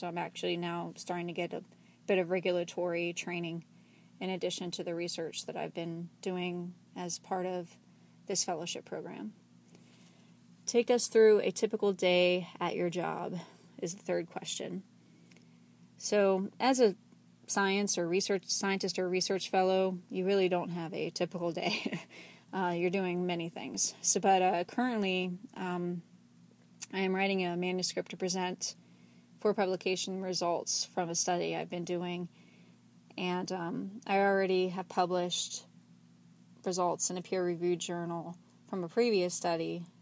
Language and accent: English; Virginia, United States; I am 35 years old, and I grew up in Virginia in a suburb of D.C.